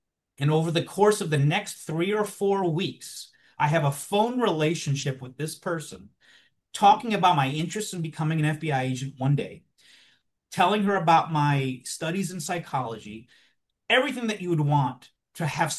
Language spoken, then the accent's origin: English; Queens, New York, United States; I mean, I grew up in Queens. So to me, it made sense that things would be different.